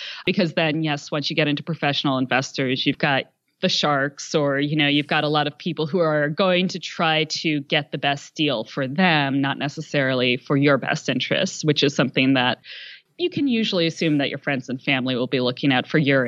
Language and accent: English; Philadelphia, Pennsylvania, United States; I'm from the Philadelphia area, and there's a wonderful convenience store chain, some might call it a cult, called Wawa, that's in Philly.